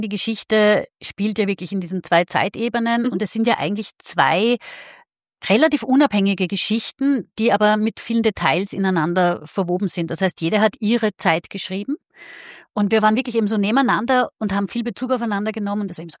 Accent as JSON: {"language": "German", "country": "Austria", "said": "Und Hallstatt ist ja bei uns in Österreich."}